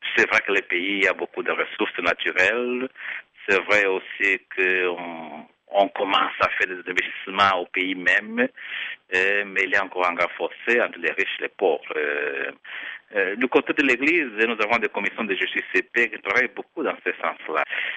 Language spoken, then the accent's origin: French; Angola; c'est la fête pour tout le peuple et c'est chez nous en Angola.